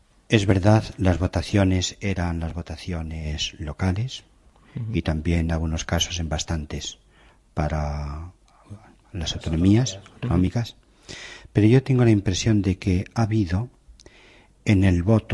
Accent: Ávila, Castile and León, Spain; also born or lived in Palencia / Salamanca; porque yo estuve 3 años en Palencia y había estado 14 años en Salamanca, y yo soy de Ávila.

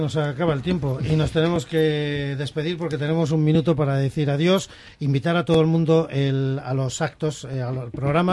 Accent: Valladolid, Castile and León, Spain; para los que somos de Valladolid

